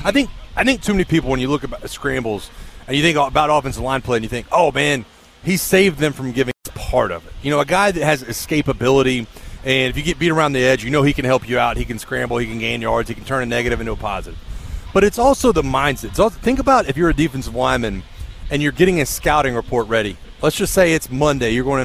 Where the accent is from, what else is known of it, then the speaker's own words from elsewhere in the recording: Florida, United States; I was at the beach a couple of weeks ago, and I'm from Florida, from the Panhandle. And you forget how hot it is down there until you go visit. And then I'll think it's hot in Georgia